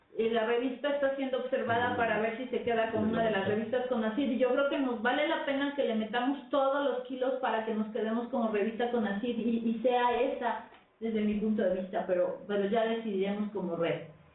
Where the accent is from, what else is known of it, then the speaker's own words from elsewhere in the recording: Mexico; debemos reconocer como país, como mexicanos